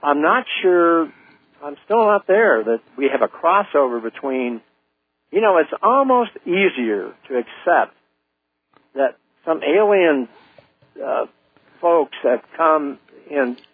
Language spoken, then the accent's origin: English; San Diego, California, United States; I grew up in San Diego in the 40s and early 50s, and I had George Adamski coming down to Palomar.